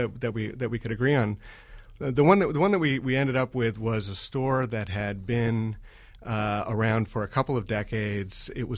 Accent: Boston, Massachusetts, United States; No. I grew up in Boston, and that's where my family's come from for a long, long time.

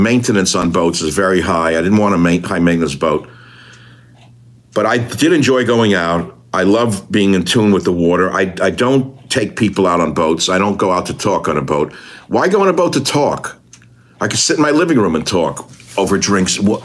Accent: New York, United States; So I come from New York. I buy this sailboat.

